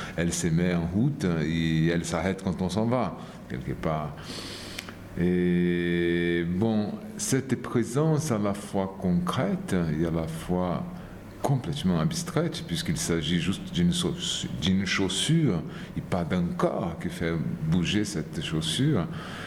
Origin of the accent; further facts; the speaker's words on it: Brazil; moved away; Même si j'ai quitté le Brésil, même si je suis loin de ce monde, je les trimballe avec moi d'une façon omniprésente